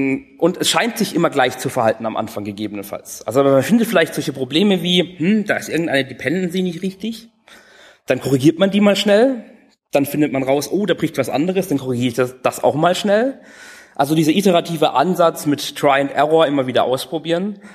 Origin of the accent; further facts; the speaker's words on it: Karlsruhe, Baden-Württemberg, Germany; Ich komme aus Karlsruhe.